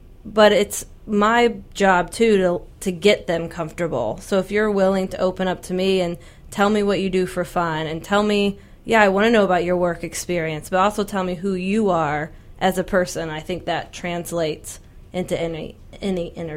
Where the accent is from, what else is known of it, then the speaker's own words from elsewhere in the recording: the South, United States; now in Tampa, United States; And I'm from the South, so I have no a different kind of nice